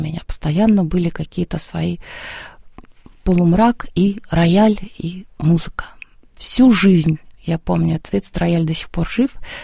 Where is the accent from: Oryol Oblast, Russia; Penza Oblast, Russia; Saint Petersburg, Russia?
Saint Petersburg, Russia; То есть мое детство прошло в Питерской консерватории.